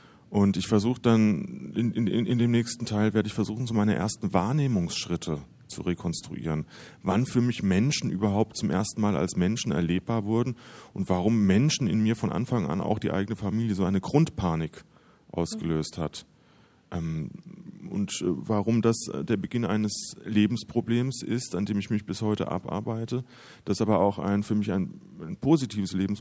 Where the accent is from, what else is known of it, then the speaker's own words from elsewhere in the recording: Hesse, Germany; die sich komplett mit meiner Heimat der Wetterau auseinandersetzt